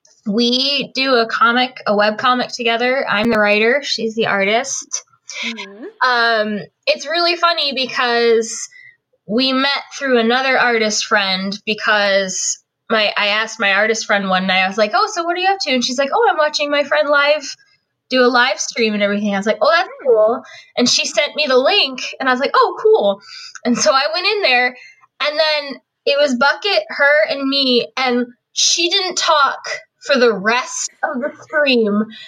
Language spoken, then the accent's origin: English; Chicago, Illinois, United States; I'm from Chicago, Illinois in the U.S. I'm 30